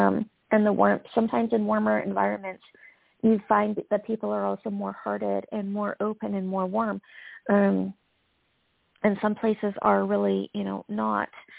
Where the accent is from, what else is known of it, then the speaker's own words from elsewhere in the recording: Canada; I'm from Canada.